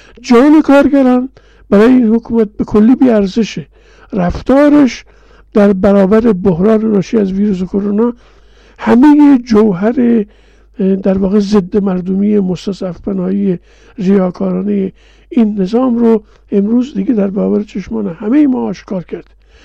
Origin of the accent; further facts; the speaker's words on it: Langarud, Gilan, Iran; از شهر خودم که درش در واقع موطن من لنگرود یاد میشه